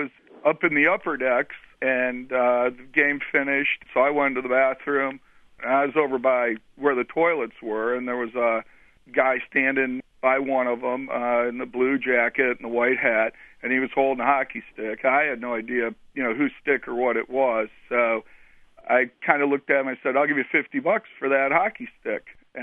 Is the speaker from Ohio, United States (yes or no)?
no; Chicago, Illinois, United States; I'm born and raised in Chicago.